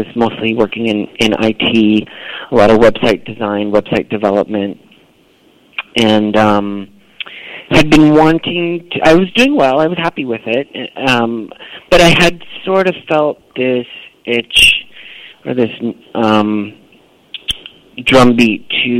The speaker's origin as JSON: {"language": "English", "town": "Slater", "region": "Iowa", "country": "United States", "tie": "born or raised there", "said": "I grew up in a very small town in Iowa, actually, called Slater, Iowa, which I believe the population is about 1,200 or so. Is a small farming community"}